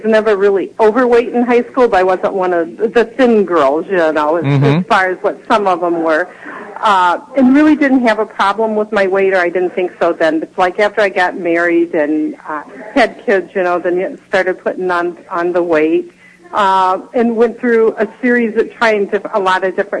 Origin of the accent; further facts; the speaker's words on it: Polo, Illinois, United States; I'm from Polo, which is close to Dixon.